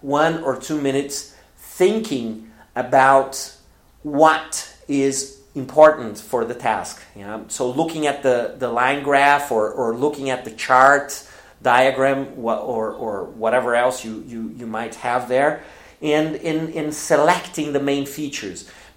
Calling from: Porto Alegre, Rio Grande do Sul, Brazil; English is a second language

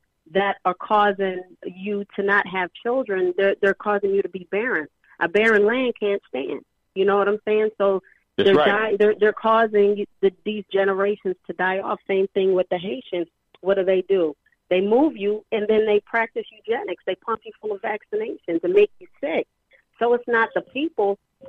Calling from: Atlanta, Georgia, United States; from Atlanta.

